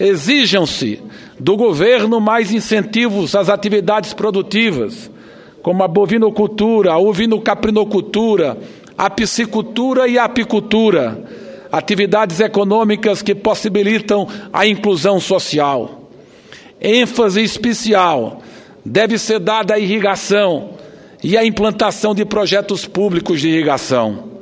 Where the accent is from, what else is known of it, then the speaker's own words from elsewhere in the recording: Pernambuco, Brazil; como pernambucano e representante do semiárido brasileiro